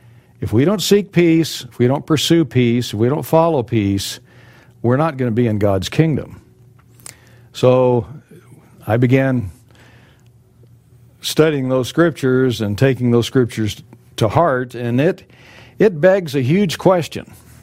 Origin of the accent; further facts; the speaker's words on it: Texas, United States; For many in the Lone Star State, I grew up in Texas, born in Texas, grew up in Texas.